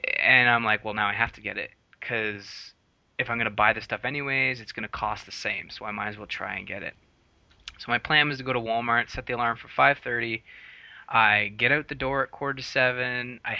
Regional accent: Canada; me being Canadian, I'm like, oh yeah, eh, it's pretty cold out there

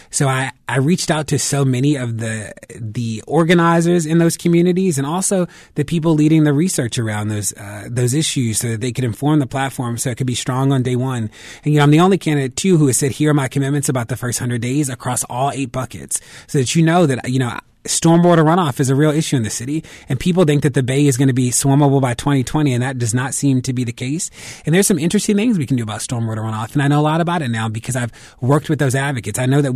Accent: Baltimore, Maryland, United States; you know, I am from Baltimore, born and raised here.

